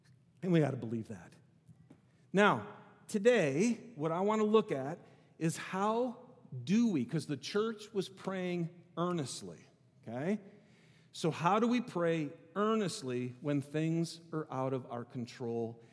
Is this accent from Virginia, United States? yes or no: no; Michigan, United States; When I was in seminary in California, so I'm from Michigan originally, and I was all the way out in California doing my master's